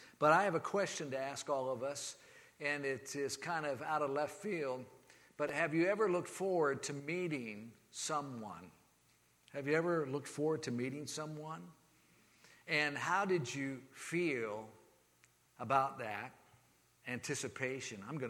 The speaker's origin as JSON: {"language": "English", "region": "Florida", "country": "United States", "said": "oh man, what are these northern folks going to do to me if they find out I'm from Florida, right?"}